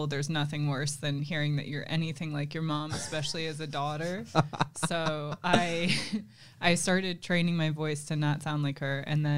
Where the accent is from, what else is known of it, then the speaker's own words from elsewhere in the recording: Michigan, United States; accent: Michigan; I grew up in Michigan, but okay. I really hated the Michigan accent.